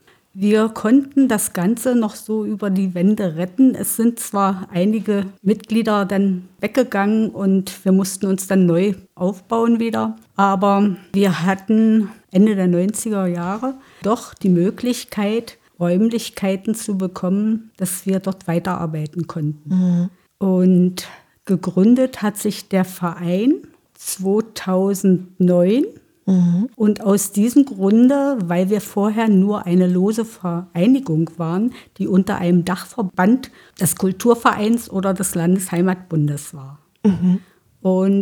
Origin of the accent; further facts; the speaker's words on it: Gommern, Saxony-Anhalt, Germany; Und dort bin ich auch geboren. Und Gommern ist meine Heimatstadt. Ich bin am Kulk groß geworden.